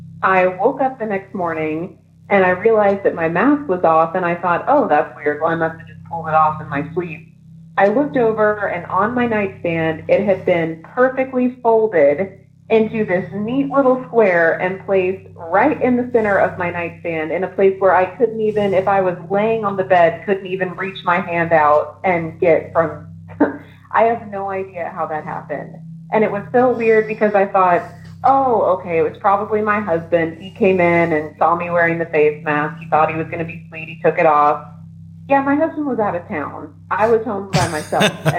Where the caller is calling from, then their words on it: Dallas, Texas, United States; I'm calling from Dallas.